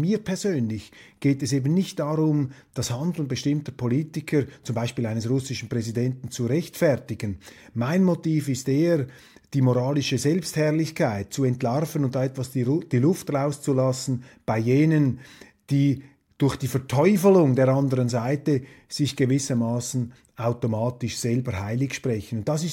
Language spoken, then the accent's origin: German; Switzerland; Da ist man geneigt, als Schweizer den Deutschen und vor allem auch den Journalisten etwas Entspanntheit und Entkrampfung zu gönnen